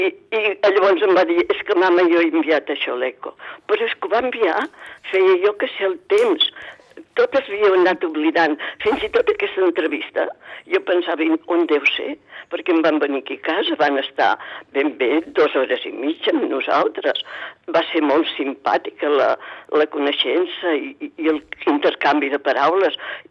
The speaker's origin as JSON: {"language": "Catalan", "town": "Sitges", "region": "Catalonia", "country": "Spain", "tie": "born or raised there", "lives_now": "Vilanova i la Geltrú, Spain", "said": "el fet que jo visqui a Vilanova, siguent sitgetana de Soc i d'Arrel"}